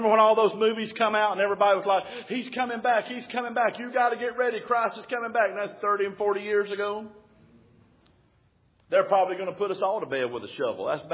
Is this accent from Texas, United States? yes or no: no; Alabama, United States; Yeah, see, I'm from Alabama. We don't count good.